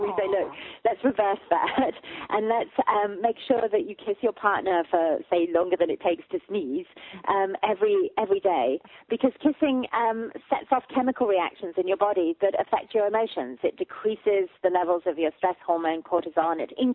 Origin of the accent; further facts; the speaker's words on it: England, United Kingdom; Oh, well, I am English